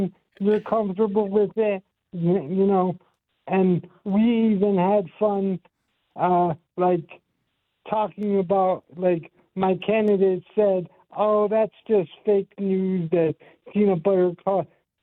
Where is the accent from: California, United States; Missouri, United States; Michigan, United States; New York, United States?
New York, United States; Buffalo; I'm from Western New York, specifically Buffalo